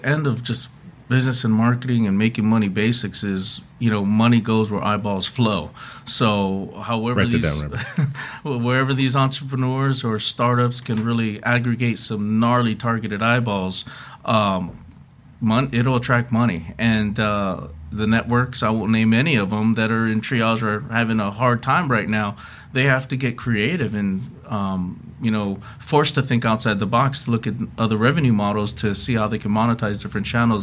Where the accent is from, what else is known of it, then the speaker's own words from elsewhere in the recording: Hawaii, United States; also born or lived in Seattle; I'm originally from Hawaii, so growing up...